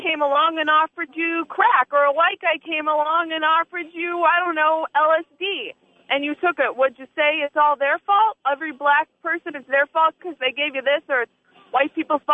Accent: Arizona, United States; I'm from Arizona. I've lived here my whole life.

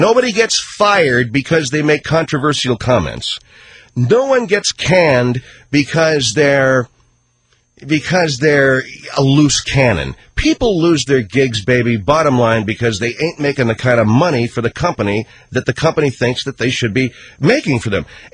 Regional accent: Boston, Massachusetts, United States; There's that gangster image, or should I say gangsta, because I'm from Baston.

